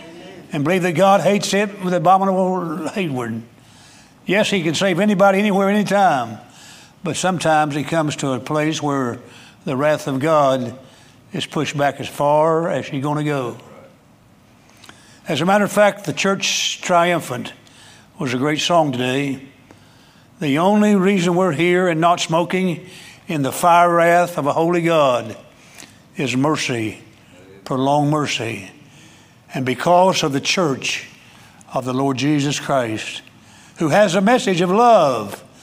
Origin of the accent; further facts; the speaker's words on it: West Virginia, United States; I'm 78 years old. And growing up in the West Virginia country setting, going to church most of my life